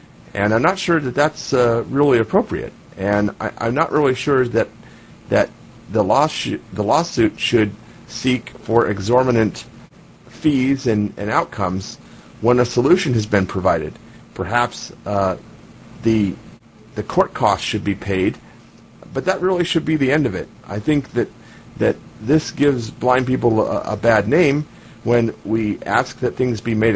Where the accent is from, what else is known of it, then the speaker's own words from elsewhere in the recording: Tucson, Arizona, United States; First of all, I'm from Tucson, and we have this rival thing going between Phoenix and Tucson.